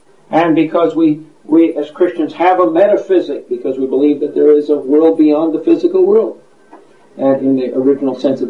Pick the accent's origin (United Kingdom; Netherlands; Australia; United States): United States; when I go to Europe, I'm not a German, I'm an American.